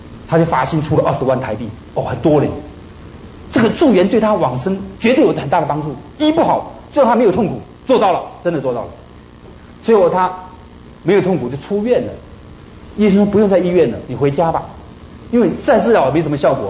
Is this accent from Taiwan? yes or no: yes; Taiwan; 我们台湾话讲得很清楚